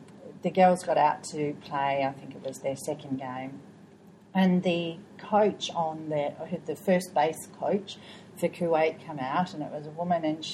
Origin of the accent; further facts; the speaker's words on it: Australia; for someone of my generation as an Australian, you know, we didn't see at all.